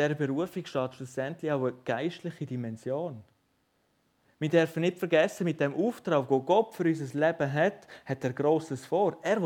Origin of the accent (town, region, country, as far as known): Switzerland